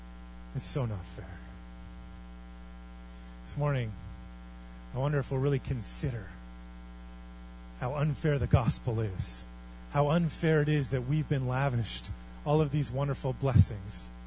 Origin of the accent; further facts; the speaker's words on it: Canada; born there; It's not really fair that I was born in Canada